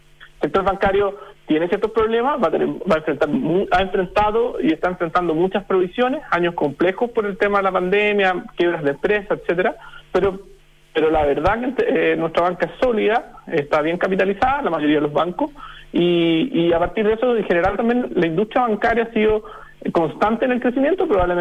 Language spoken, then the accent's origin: Spanish; Chile; uno probablemente también como chileno